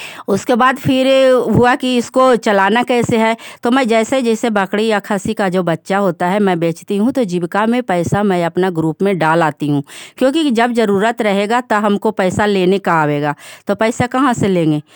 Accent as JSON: {"language": "Hindi", "town": "Mirzapur", "region": "Bihar", "country": "India", "said": "ग्राम मिर्जापुर, पंचायत पिलिच, परवलपुर के रहने वाली हूँ।"}